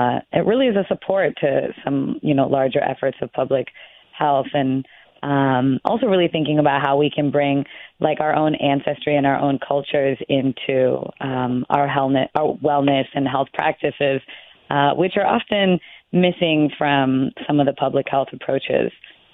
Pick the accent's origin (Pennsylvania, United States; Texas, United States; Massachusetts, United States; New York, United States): New York, United States; I was born and raised in New York, but have strong ties and strong connection to the island.